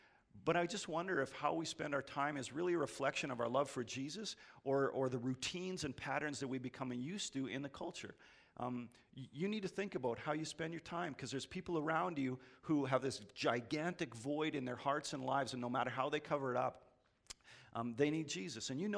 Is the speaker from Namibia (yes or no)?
no; Battleford, Saskatchewan, Canada; I grew up in Battleford on a farm there